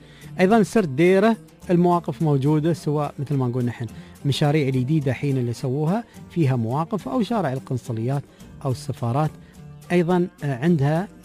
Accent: Dubai, United Arab Emirates; نحن عندنا في دبي إذا بنرمس نرمس عن الساحل طبعا

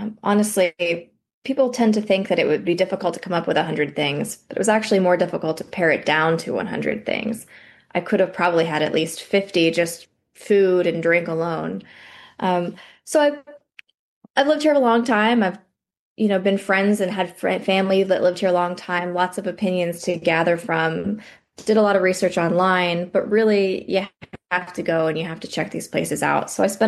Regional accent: Winter Park, Florida, United States; I was born in Winter Park. I went to Rollins College in Winter Park, and I have been here consistently for the last 12 years.

